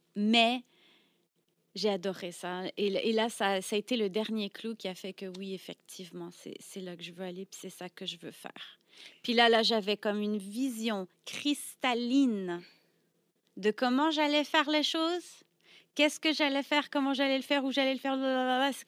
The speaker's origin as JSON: {"language": "French", "region": "Brittany", "country": "France", "tie": "born or raised there", "lives_now": "Montréal, Canada", "said": "J'ai déménagé à Montréal. OK, moi, j'ai grandi en France, en Bretagne"}